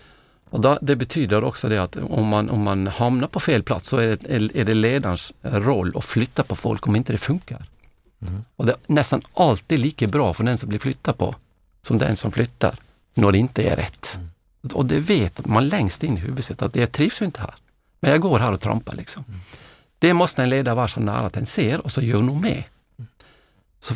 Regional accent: Norway; bara för jag är norrman så är jag duktig på att åka längdskida

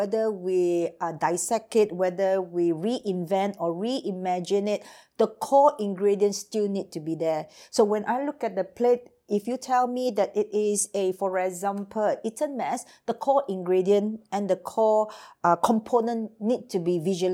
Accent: Singapore; I'm born from Singapore, brought up in Singapore, trained in Singapore

